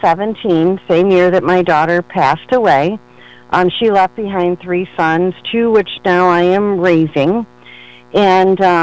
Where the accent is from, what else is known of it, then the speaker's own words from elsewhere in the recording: Orlando, Florida, United States; now in Ohio, United States; I'm originally from Orlando. I live in Ohio now. I'm probably the only person you'll ever meet that went from Florida to Ohio.